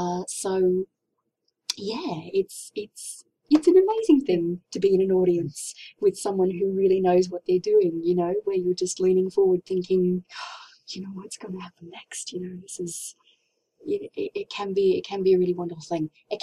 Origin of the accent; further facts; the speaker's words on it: Townsville, Queensland, Australia; also born or lived in Burpengary / Rockhampton / Fiji; I started in Queensland, so I moved from Townsville to Burpengary to Rockhampton, and then we moved from Rockhampton to Fiji. So we lived in Fiji for 3 years.